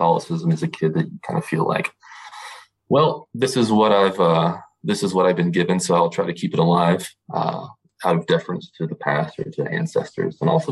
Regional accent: California, United States; I grew up in Central California in a very, very religious and very conservative kind of city.

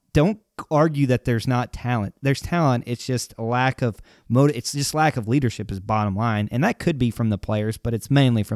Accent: Arkansas, United States; people can make fun of us because we're from Arkansas and we don't like to be embarrassed.

